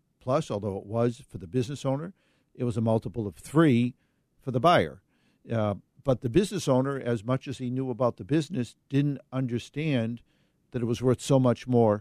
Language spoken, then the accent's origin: English; Boston, Massachusetts, United States; I grew up in Boston, Mass. Went to the first public school in the country, founded in 1635.